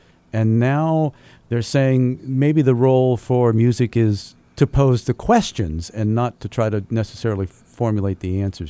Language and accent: English; Dallas, Texas, United States; are from my hometown here in Dallas-Fort Worth